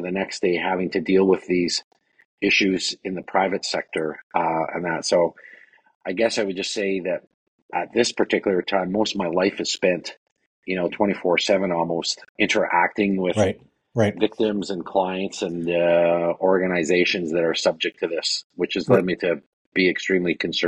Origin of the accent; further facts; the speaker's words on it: Winnipeg, Manitoba, Canada; when I was growing up in Winnipeg